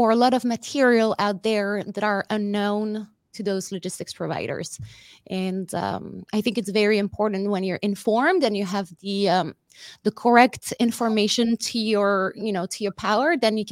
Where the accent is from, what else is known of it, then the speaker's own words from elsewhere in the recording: Wallonia, Belgium; moved away as an adult; So I'm originally from the French part of Belgium. Okay. And so I left the country over there in 2008, January 2008.